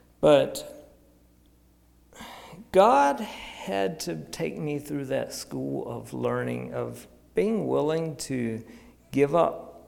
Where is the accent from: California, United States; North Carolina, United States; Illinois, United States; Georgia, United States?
Georgia, United States; Montezuma; So I grew up in Montezuma, Georgia, spent most of my life there, and I had a really good, came from a really good family